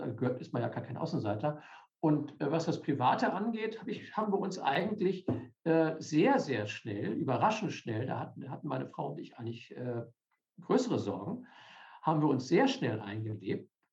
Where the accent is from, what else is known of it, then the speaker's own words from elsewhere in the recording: Schleswig-Holstein, Germany; now in Passau, Germany; Ich komme aus Schleswig-Holstein. Und auch mein Studium und die beruflichen Stationen haben sich zum größten Teil im Norden Deutschlands abgespielt.